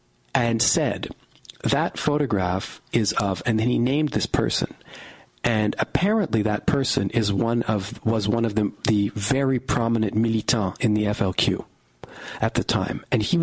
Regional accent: Western Canada, Canada; And I grew up in Western Canada

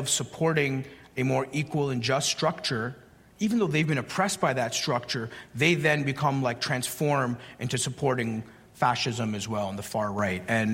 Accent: Canada; I mean, I think the welfare state where I grew up in Canada was interesting

